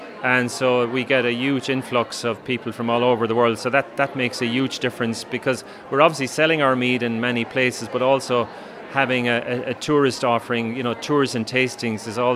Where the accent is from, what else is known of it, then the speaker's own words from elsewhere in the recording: Munster, Ireland; originally I'm from West Cork